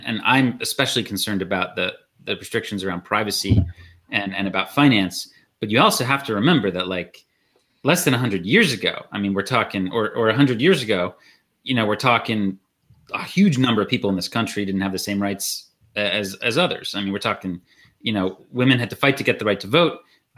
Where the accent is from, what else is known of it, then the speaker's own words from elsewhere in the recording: United States; which is probably the greatest embarrassment I have as an American is our prison system